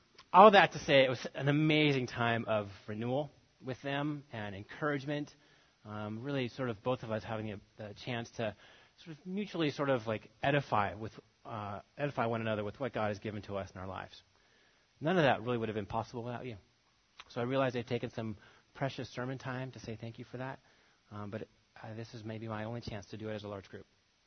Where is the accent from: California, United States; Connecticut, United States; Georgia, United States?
California, United States; people would find out we're from California